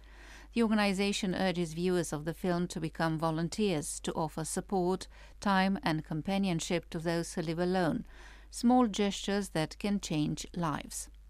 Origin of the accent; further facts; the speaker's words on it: Alimpești, Gorj, Romania; I grew up in Gorj, in Alimpesht